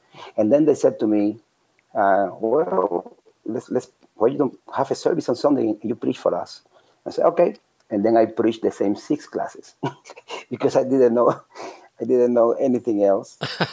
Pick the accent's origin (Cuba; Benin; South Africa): Cuba; English is a second language; now in United States; I came from Cuba. I was only 4 months in Christ. And when I came to the United States, December 5th, 2001, I just went to the Methodist Church here in the United States to learn English.